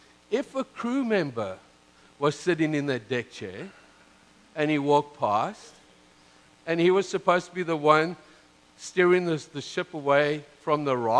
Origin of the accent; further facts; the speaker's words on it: Canada; See, I'm a Canadian too, eh?